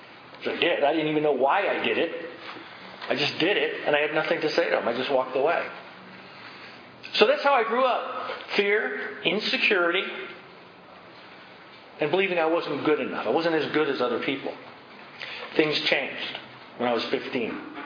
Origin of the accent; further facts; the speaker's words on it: San Francisco, California, United States; I grew up in San Francisco, one of seven kids in an Irish Catholic family.